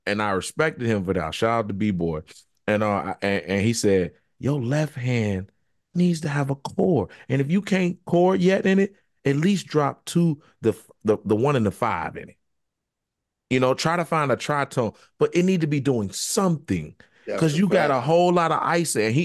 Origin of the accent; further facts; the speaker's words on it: Richmond, Virginia, United States; So first of all, remember I told you, I'm from Richmond, Virginia.